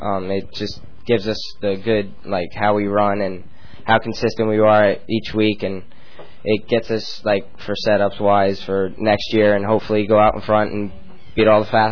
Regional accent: Inverness, Florida, United States; Inverness, Florida.

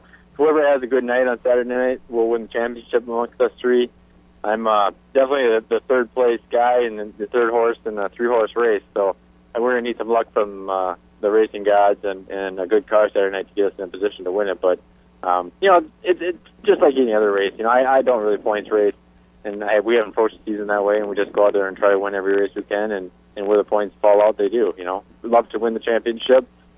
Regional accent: Eau Claire, Wisconsin, United States; I mean, I'm from Eau Claire, Wisconsin, and even from Eau Claire, we don't have a local track.

